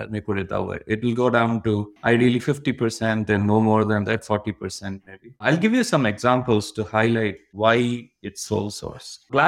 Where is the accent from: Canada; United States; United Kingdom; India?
India; South India; I'm from South India. For me, there's no better place than Chennai in the world for all its flaws.